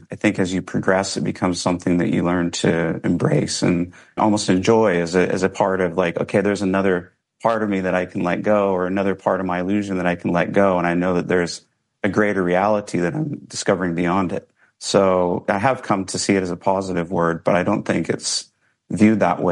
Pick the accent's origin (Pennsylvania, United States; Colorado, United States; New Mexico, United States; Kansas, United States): Kansas, United States; born there; I was born in Kansas in a small Mennonite community.